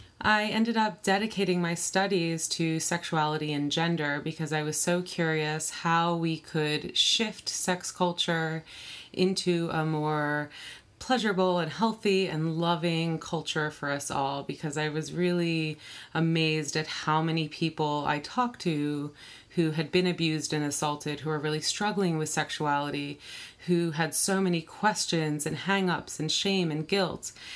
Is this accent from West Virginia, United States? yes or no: no; Philadelphia, Pennsylvania, United States; I grew up in Philadelphia with two sisters and a single mom, so we were this little pack of women.